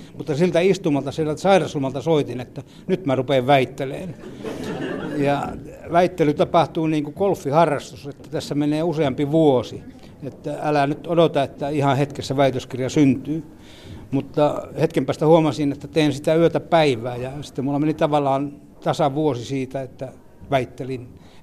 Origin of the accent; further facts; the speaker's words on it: North Ostrobothnia, Finland; Me olen itse Pohjois-Pohjanmaalta kotoisin, jossa Lapuan liike ei vaikuttanut, mutta sielläkin kyydityksiä tapahtui